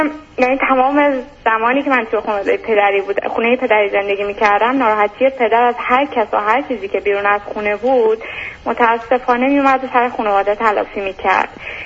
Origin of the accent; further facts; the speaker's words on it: Iran; moved away as an adult; now in Europe; از ایران که اومدم و ازدواج کردم، از ایران خارج شدم.